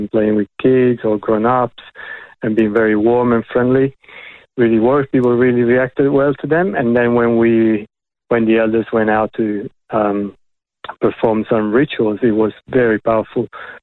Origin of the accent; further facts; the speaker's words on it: Melbourne, Victoria, Australia; I'm from Melbourne, so I'm enjoying going to the Sunshine Coast